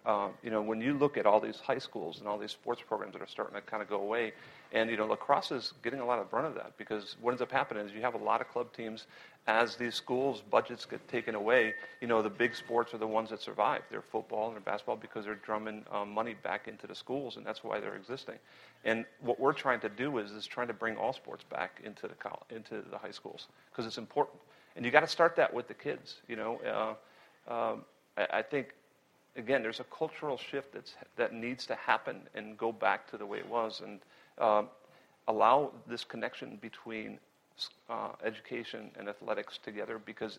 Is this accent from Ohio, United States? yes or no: yes; Cleveland, Ohio, United States; I'm from Cleveland, so sorry anybody.